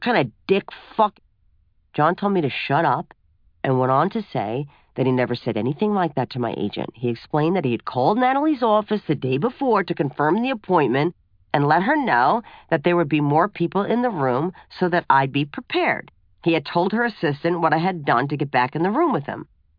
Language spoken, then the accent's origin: English; Brooklyn, New York, United States; accent: Brooklyn; With my Brooklyn accent thicker than usual, my hands waving all around and a lot of fuck sprinkled